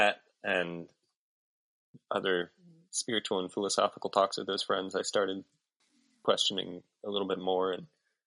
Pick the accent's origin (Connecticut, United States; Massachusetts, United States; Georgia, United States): Massachusetts, United States; Sudbury; now in Utah, United States; Yeah, so I was raised Mormon in Sudbury, Massachusetts. My dad's whole family comes from Utah, which is actually where we're living now.